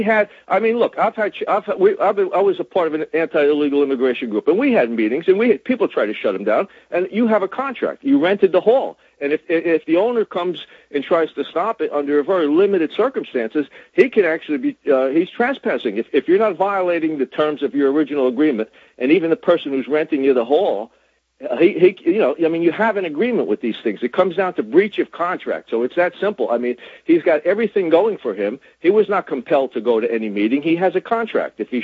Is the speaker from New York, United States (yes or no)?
yes; New York, United States; Now, I'm from New York here, so I'm just listening to the promoters' interviews and what I'm reading and stuff like that.